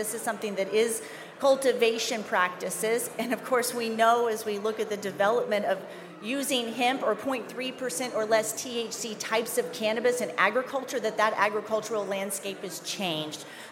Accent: Joplin, Missouri, United States; now in Canada; I'm based in Manitoba. So it's a pleasure to be here. I'm originally from Joplin, Missouri. So I'm a proud immigrant and now Canadian citizen.

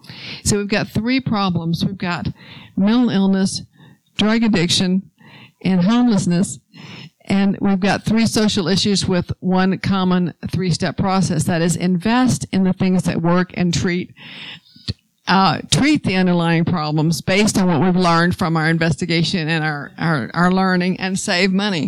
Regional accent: Houston, Texas, United States; In my hometown of Houston, which is where I spend most of my time

